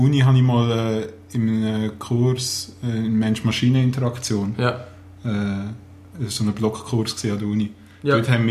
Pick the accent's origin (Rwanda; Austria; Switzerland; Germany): Switzerland; als Schweizer habe ich denke, wahrgenommen.